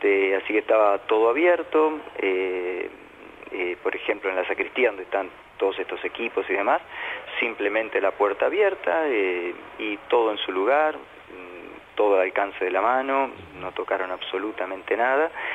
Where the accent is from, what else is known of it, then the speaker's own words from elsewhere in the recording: Vicente López, Buenos Aires Province, Argentina; Yo me crié en la zona de Vicente López, Gran Buenos Aires, unas 10, 15 cuadras de la cancha de Platense, así que era el club del barrio.